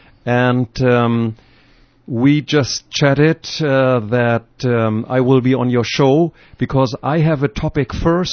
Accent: Flensburg, Schleswig-Holstein, Germany; She just visited Flensburg, my hometown, and there are two St. Olaf exchange students at Flensburg University.

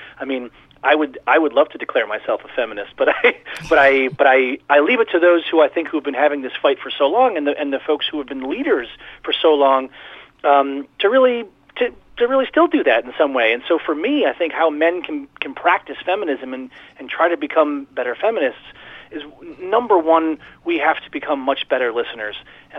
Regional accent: Massachusetts, United States; I grew up outside of Boston, and I lived in a blue-collar and middle-class town

